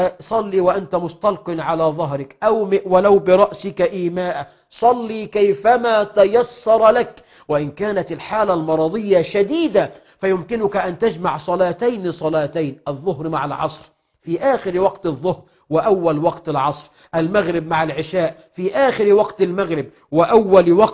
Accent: Egypt; اللهم اجعل بلدنا مصر أمنا أمانا رخاء سخاء

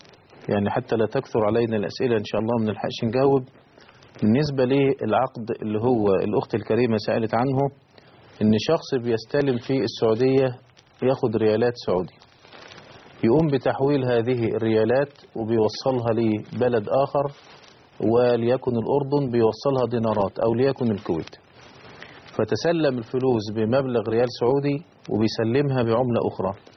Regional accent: Egypt; طب قد يحدث في بعض الاحيان كما يحدث عندنا في مصر

